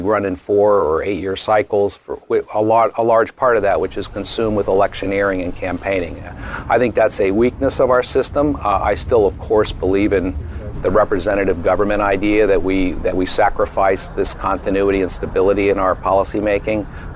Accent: United States; I frankly find that whole process to be also not something I'm proud of as an American.

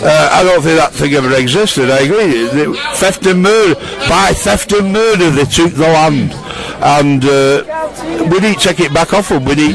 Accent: Wigan, North West England, United Kingdom; I thought, wow, fancy, we come from Wigan.

